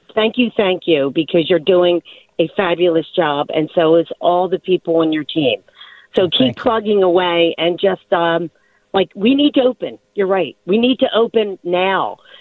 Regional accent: United States; it's so upsetting for me as an American. I'm 65 years old

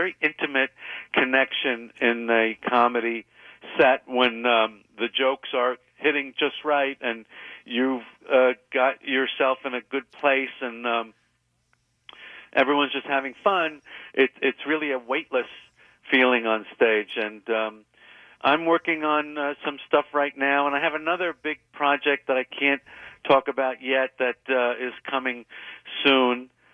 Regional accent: New York, United States; I took that very personally, and I'm very defensive and proud of being a New Yorker.

